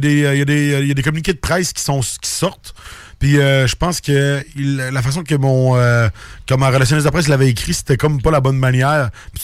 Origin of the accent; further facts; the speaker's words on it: Audet, Quebec, Canada; En fait, je suis natif d'Audette. Personne ne sait c'est où. C'est comme juste un trou, mais c'est sur une montagne. Fait que c'est dur de dire que c'est un trou. dans le fond, dans le coin de la Mégantic